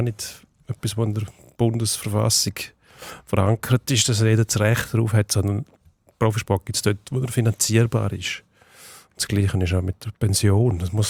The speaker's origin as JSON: {"language": "German", "country": "Switzerland", "said": "Wir kleinen Schweizer"}